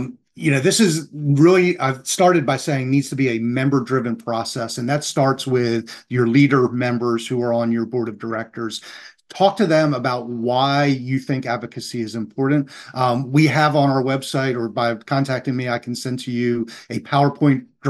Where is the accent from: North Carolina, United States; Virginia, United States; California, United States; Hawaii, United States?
North Carolina, United States; I'm from North Carolina, Davidson College.